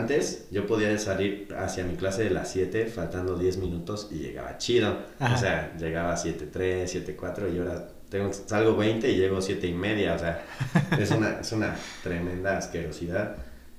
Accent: Mexico City, Mexico; now in Querétaro, Mexico; yo soy de Ciudad de México. Y para mí la transición de venirme a vivir a una ciudad como Querétaro

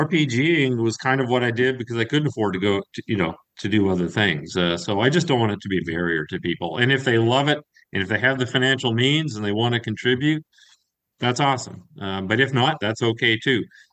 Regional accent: Canada; And I'm from I'm from Canada, but I'm from a rural part of Canada, a small town, and there's economic challenges.

